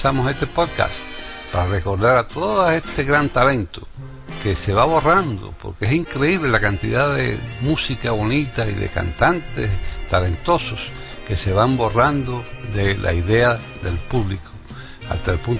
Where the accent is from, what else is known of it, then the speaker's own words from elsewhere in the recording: Cuba; yo porque soy cubano